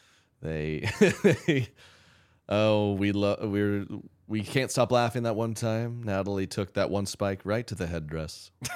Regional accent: Oklahoma, United States; Yeah, I grew up in Oklahoma, like one of a great place of Native American heritage.

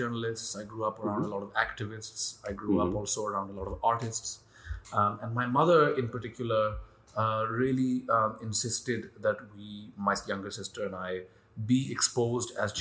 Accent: Lahore, Punjab, Pakistan; I grew up in Lahore in Pakistan.

